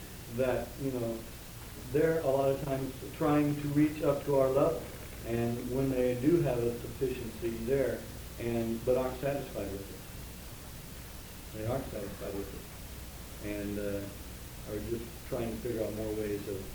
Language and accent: English; Texas, United States; and from my background growing up in Texas, I kind of take an image of poor.